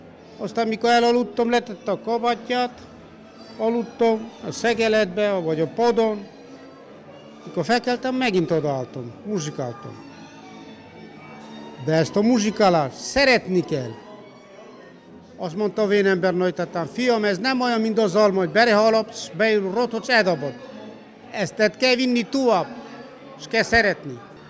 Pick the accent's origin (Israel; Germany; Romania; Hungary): Romania; Ceuaș, Mureș County; Szászcsávásról jöttem